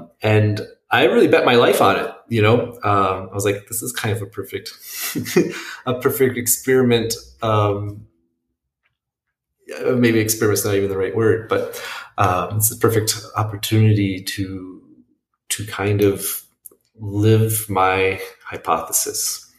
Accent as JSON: {"language": "English", "town": "Minneapolis", "region": "Minnesota", "country": "United States", "tie": "born there", "said": "I'm 37. I live in Minneapolis, and I was born in Minneapolis."}